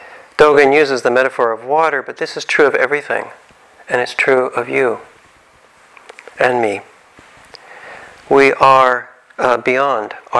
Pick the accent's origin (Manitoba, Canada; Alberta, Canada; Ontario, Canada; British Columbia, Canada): Alberta, Canada; Calgary; Growing up in Calgary, the Rockies were only a couple of hours away